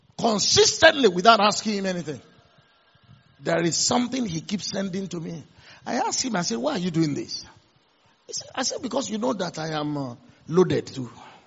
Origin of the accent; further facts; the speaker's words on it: Offa, Kwara, Nigeria; She grew up in England. I grew up in Offa.